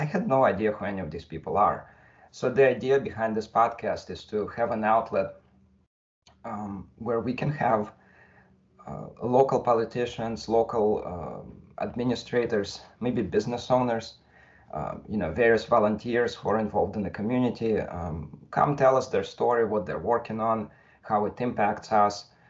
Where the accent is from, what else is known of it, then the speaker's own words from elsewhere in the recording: Staten Island, New York, United States; now in East Brunswick, United States; And I guess prior to that, I'm from Staten Island, and going too far back becomes too complicated.